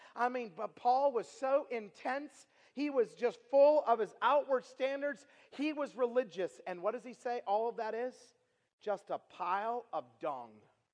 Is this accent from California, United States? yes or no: no; Idaho, United States; and by the way, I'm from Idaho, so I'm pretty into the Constitution, okay?